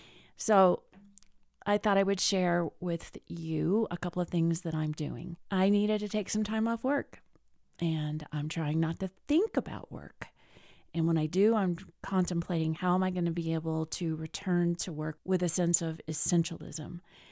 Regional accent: Colorado, United States; from Colorado.

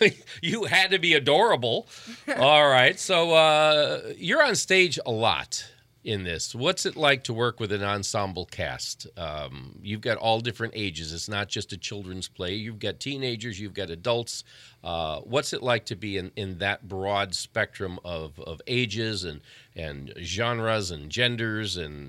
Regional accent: Hobart, Indiana, United States; Oh, my hometown, yeah.

